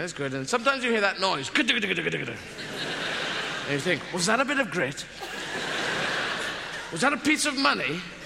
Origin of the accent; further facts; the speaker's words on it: South East England, United Kingdom; I'm from Kent, man.